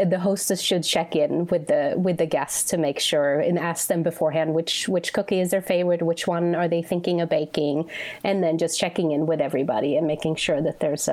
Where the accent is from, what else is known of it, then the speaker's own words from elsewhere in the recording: Sweden; English is a second language; Well, I think back home, so when I was growing up, and well, still too, but the winters are very long.